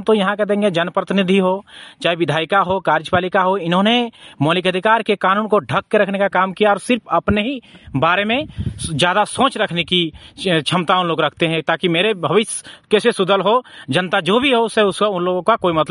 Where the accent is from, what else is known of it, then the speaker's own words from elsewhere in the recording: Govindpur, Jharkhand, India; हम गोविंदपुर प्रखंड से बिलोंग कर रहा हूँ, मिर्चो पंचायत।